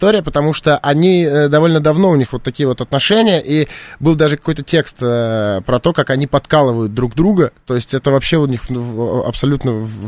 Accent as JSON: {"language": "Russian", "region": "Saint Petersburg", "country": "Russia", "said": "Я сам из Питера, я там 23 mm-hmm. года прожил"}